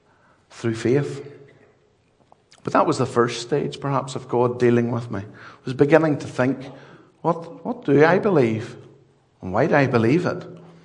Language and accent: English; Ballymena, Northern Ireland, United Kingdom; But I'm sure growing up in Ballymena that at some point somebody reached someone in our family, a tract, or invited some of us to a gospel mission or an outreach or otherwise.